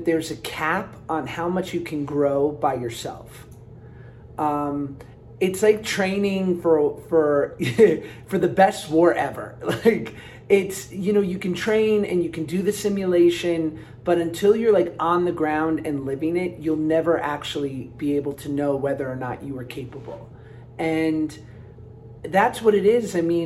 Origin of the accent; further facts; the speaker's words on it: New York, United States; I, you know, I'm from New York. I, you know, I work in entertainment.